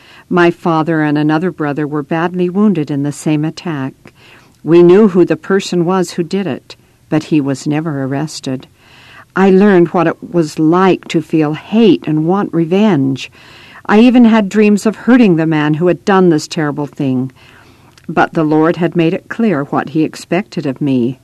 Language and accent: English; Colonia Juarez, Chihuahua, Mexico; I grew up in Colonia Juarez, Mexico, and had a happy childhood.